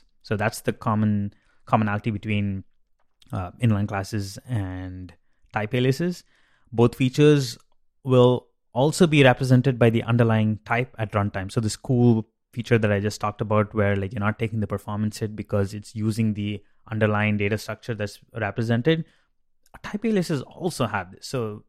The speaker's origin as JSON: {"language": "English", "country": "India", "said": "Rupees is the currency for my home country, India."}